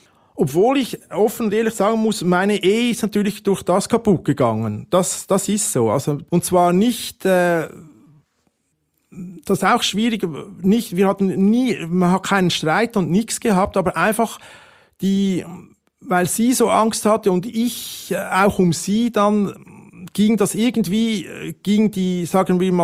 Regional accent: Switzerland

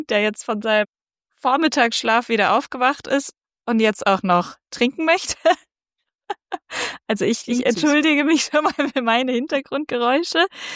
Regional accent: Rhineland-Palatinate, Germany; da, wo ich herkomme, wo meine Eltern wohnen, in Rheinland-Pfalz

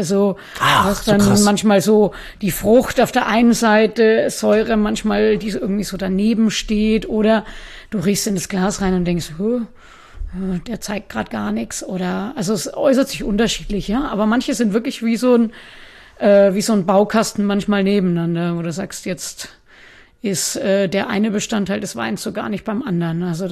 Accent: Bavaria, Germany; ich komme aus Franken, muss ich mein R wieder rausholen. Ich habe in Nürnberg meine Ausbildung noch gemacht

